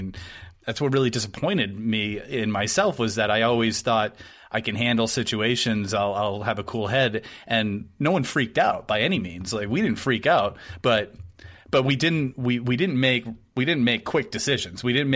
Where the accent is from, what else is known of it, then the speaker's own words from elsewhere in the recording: New Hampshire, United States; I grew up in New Hampshire.